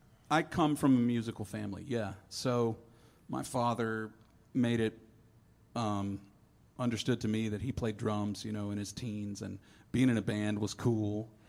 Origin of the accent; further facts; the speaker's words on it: Brevard, North Carolina, United States; In my hometown that I have lived in forever, you know, generations, grew up in Brevard, and I'm not famous.